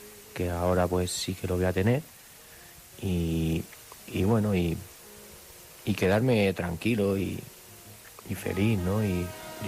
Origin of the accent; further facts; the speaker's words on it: Valencia, Valencian Community, Spain; Era la última corrida, pues yo quería que fuera en mi tierra, donde tomé la alternativa, donde nací